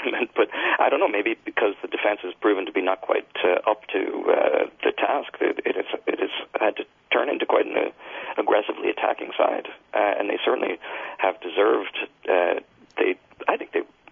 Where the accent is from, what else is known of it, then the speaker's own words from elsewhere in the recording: United States; moved away; I grew up in the States, but I've been living here for 25 years.